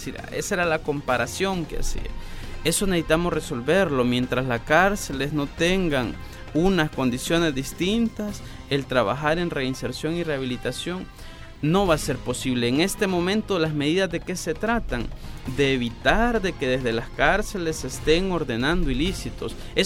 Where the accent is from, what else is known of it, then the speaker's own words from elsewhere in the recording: El Salvador; ¿Cuántas víctimas hay a diario en mi país? El Salvador no tiene una política nacional sobre víctimas.